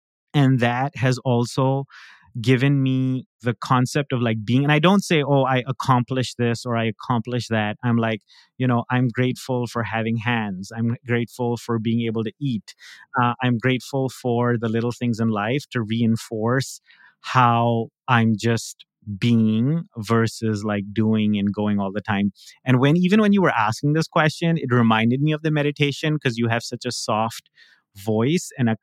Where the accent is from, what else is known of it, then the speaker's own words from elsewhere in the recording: Karachi, Sindh, Pakistan; the mohalla, the neighborhood that I grew up in Karachi, 99% of my friends, of our neighbors, have not moved from that place.